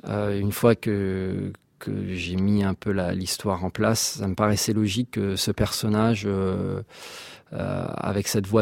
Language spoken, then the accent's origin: French; Burundi; also born or lived in France; j'ai deux nationalités, française et rwandaise. J'ai grandi au Burundi, donc les deux pays que je connais, c'est le Burundi et la France.